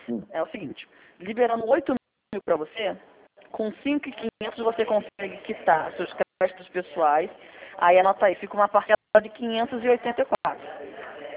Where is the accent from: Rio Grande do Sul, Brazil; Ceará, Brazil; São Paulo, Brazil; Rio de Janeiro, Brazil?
Rio de Janeiro, Brazil; eu sou do Rio de Janeiro